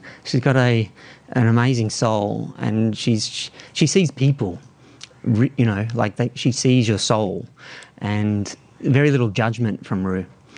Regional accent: Berry, New South Wales, Australia; I grew up in Berry on the south coast.

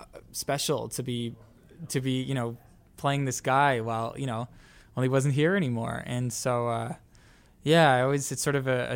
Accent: Toronto, Ontario, Canada; Shalina and I have each done pantomimes, and we're each from Canada. We're each from Toronto.

